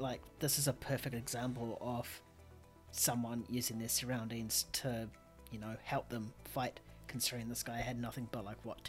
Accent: India; just because I'm Indian doesn't mean I'm an encyclopedia about India.

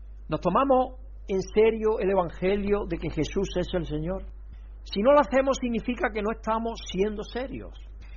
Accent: Chile; desde que yo vine de Chile

